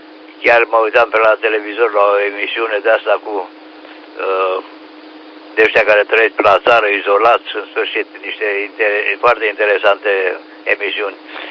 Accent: Craiova, Dolj, Romania; suntem Olteni

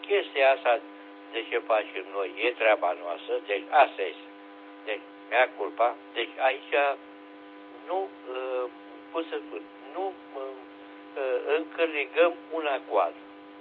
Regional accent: Romania; Știu că e frică și noi românii stăm în carapace

